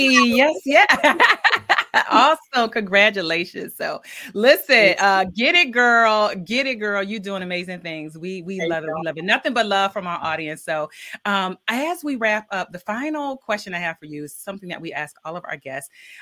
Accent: Milledgeville, Georgia, United States; Wait, I'm from Georgia. I was born in Milledgeville, Georgia.

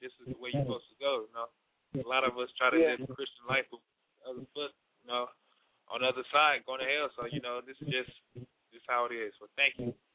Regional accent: Akron, Ohio, United States; I'm from Akron, Ohio.

